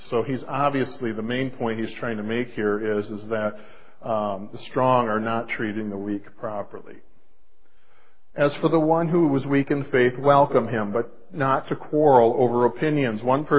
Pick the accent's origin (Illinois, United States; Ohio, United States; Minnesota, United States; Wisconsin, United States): Illinois, United States; Chicago; You don't spend a lot of time saying the Cubs stink, again, I'm from Chicago, the weather's good